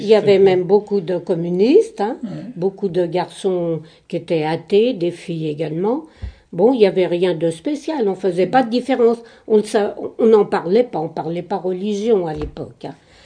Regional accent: France; born there; Moi, je suis née en France

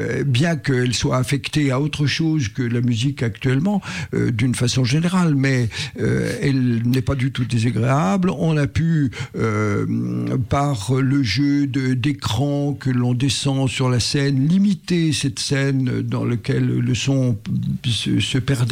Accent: Auvergne-Rhône-Alpes, France; moved away as an adult; now in Lyon, France; Moi, je suis issu de Haute-Savoie, je suis arrivé à Lyon pour mes études en 58.

